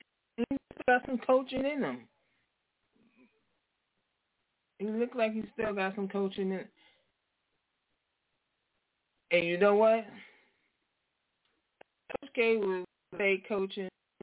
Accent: New York, United States; And, you know, I'm from New York, so, you know, New York Liberty is my team.

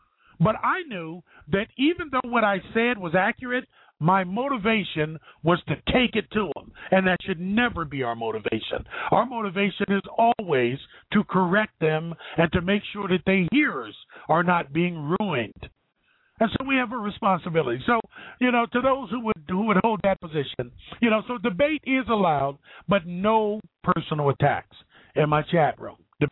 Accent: Ohio, United States; from Central Ohio.

